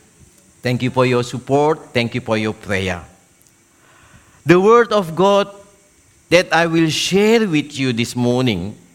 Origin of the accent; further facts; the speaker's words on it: Indonesia; English is a second language; now in Australia; I'm Uniting Church Minister. I came from Indonesia the same with Epi and Annie.